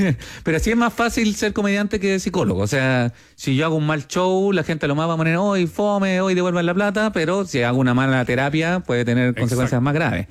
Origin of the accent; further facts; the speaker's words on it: Arica, Arica y Parinacota, Chile; yo soy de Arica, entonces quería partir la gira en Arica